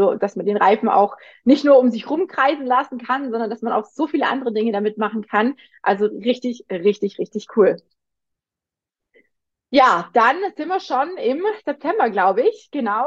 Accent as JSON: {"language": "German", "region": "Baden-Württemberg", "country": "Germany", "said": "da wo ich herkomme, im Schwabenländle gibt es nicht groß viel Berge"}